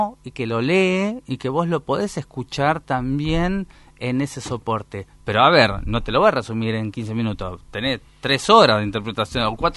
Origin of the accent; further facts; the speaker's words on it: Longchamps, Buenos Aires Province, Argentina; Después yo soy, digamos, de Longchamps, del conurbano.